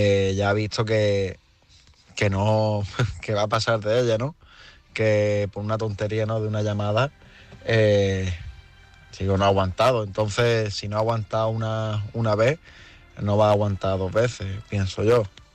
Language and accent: Spanish; Málaga, Andalusia, Spain; Vengo de Málaga.